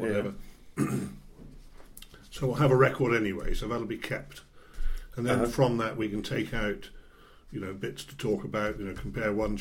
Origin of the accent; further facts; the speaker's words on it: South West England, United Kingdom; I'm not from Suffolk, I'm from Dorset.